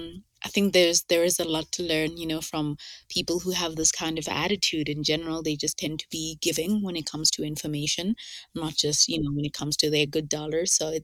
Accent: Lesotho; Just to clarify, I am Southern African, which can get confusing, I think, because I'm from Lesotho, not South Africa.

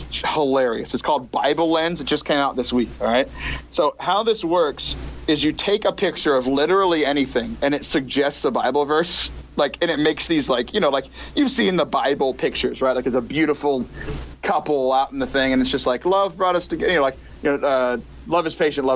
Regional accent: Texas, United States; but I'm a Texan going to Vermont in February.

